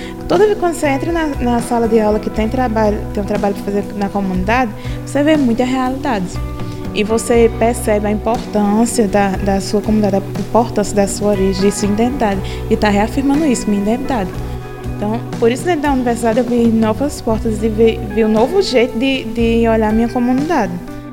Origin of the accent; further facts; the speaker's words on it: Porto Alegre, Brazil; sou de Porto Alegre. Comunidade rural. Agora não, diga, sou Porto Alegre, comunidade quilombola.